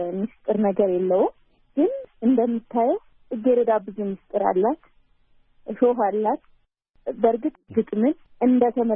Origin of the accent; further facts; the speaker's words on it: Debre Markos, Amhara, Ethiopia; እድገቴም ውልደቴም ጎጃም ደብረ ማርቆስ ከተማ ውስጥ ነው ተወልጄ የሚያደግኩት። ከ12ኛ ክፍል የተማርኩት እዛው ነው።